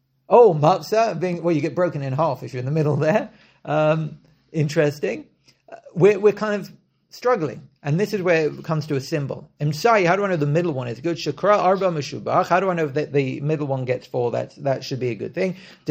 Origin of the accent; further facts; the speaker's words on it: England, United Kingdom; I at least growing up in England